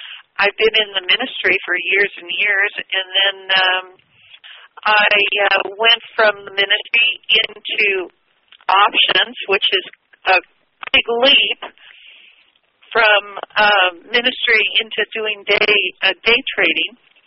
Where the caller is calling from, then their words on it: Santa Cruz, California, United States; I'm calling in from the Santa Cruz area in California along the Central Coast.